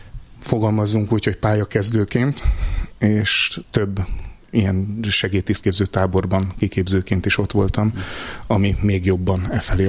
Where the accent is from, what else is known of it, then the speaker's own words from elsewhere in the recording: Budapest, Hungary; also born or lived in Pécs; én Pécset születtem. Budapesten éltünk, elég hamar fölköltöztek szüleim Budapestre, az első kerületbe